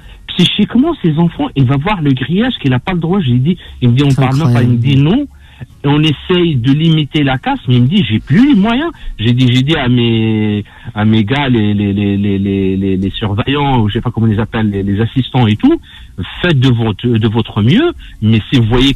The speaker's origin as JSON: {"language": "French", "town": "Alfortville", "region": "Île-de-France", "country": "France", "said": "Moi, je suis d'Alfortville"}